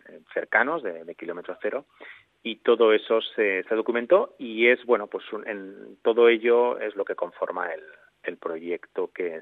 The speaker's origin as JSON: {"language": "Spanish", "town": "Zaragoza", "region": "Aragon", "country": "Spain", "said": "Yo soy de Zaragoza y en Zaragoza pues la situación de los mercados es exactamente la misma que en Valencia"}